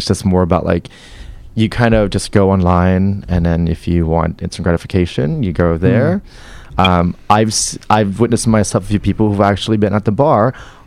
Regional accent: New York City, New York, United States; in my experience, I grew up in New York, so I've seen a lot of change.

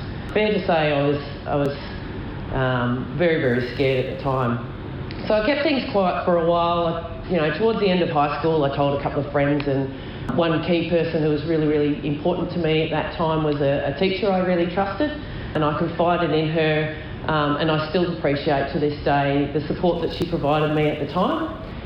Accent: Dookie, Victoria, Australia; I grew up in Dookie, and I still love Dookie, and I always will.

